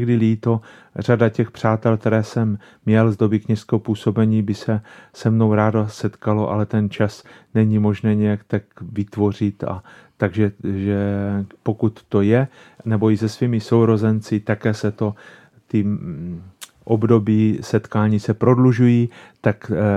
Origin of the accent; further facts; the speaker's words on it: Strání, Zlín Region, Czechia; se snažím vyjít na naši horu, která je nad mou rodnou obcí Strání, a je to Velká Javořina v Bílých Karpatech.